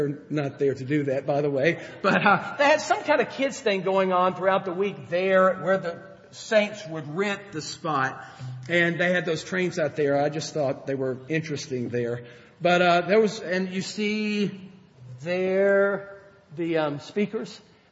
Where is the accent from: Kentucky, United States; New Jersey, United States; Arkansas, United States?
Kentucky, United States; Louisville; So when we were there and they said, "Where are you from?" "We're from Louisville."